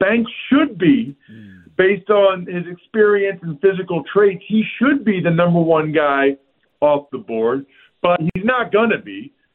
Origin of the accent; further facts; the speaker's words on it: Reading, Pennsylvania, United States; Back in my hometown, Reading, Pennsylvania, at my favorite bar growing up.